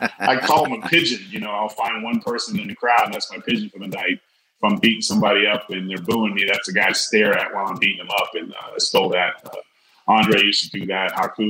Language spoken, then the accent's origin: English; California, United States; I hate parades growing up in California.